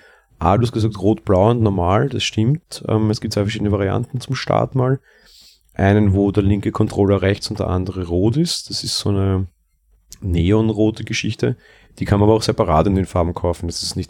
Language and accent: German; Austria; Ja, aber bei uns in Österreich zumindest kriegst du nicht mal die von den Herstellern.